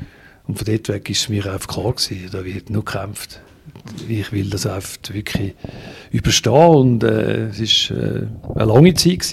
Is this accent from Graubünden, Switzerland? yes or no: no; Bülach, Zurich, Switzerland; Weil ich auch in Bülach, wo ich aufgewachsen bin